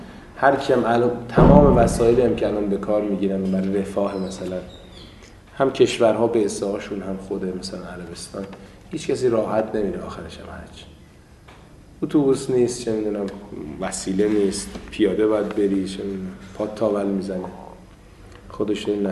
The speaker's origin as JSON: {"language": "Persian", "country": "Iran", "said": "چون ما ایرانی هستیم"}